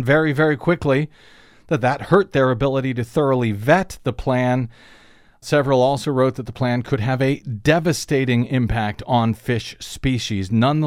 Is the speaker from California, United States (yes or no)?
no; Missouri, United States; Now, I'm from Missouri. I love Kansas City. It's a fine town.